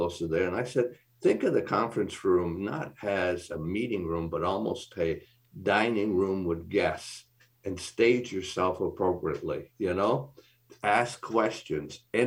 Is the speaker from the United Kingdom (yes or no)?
no; Canada; being Canadian, we touch a lot of different cultures, right? So I'm Canadian.